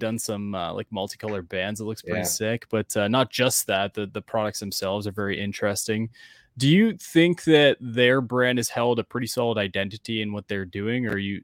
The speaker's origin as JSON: {"language": "English", "country": "Canada", "said": "I'm obviously from Canada"}